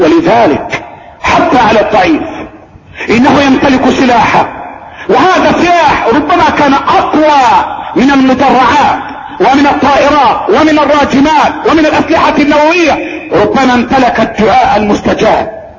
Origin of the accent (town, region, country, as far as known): Egypt